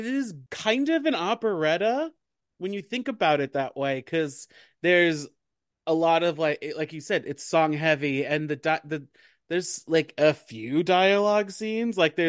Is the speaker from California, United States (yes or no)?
no; Long Island, New York, United States; because I grew up on Long Island, so like